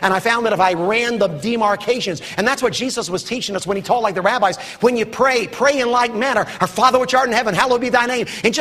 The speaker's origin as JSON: {"language": "English", "region": "England", "country": "United Kingdom", "said": "Hey, I'm English, okay."}